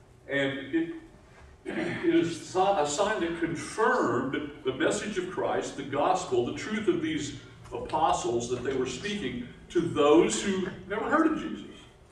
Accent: Appalachia, United States; now in Texas, United States; And within America, I know I grew up in Appalachia, we have our own dialect.

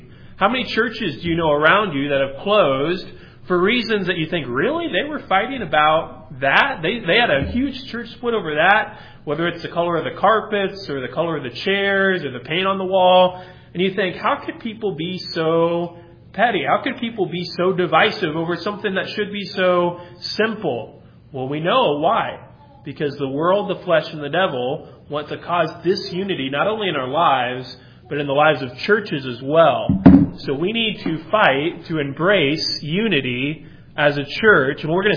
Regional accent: Midwest, United States; They were just different than how we grew up here in the Midwest.

